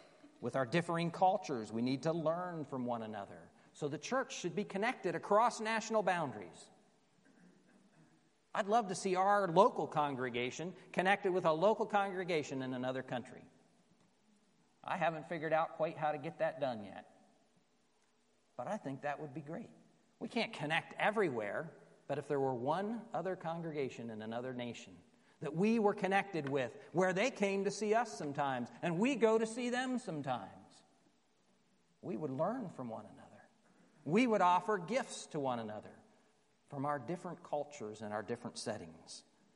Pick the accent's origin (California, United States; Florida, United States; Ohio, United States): Florida, United States; I grew up in South Florida.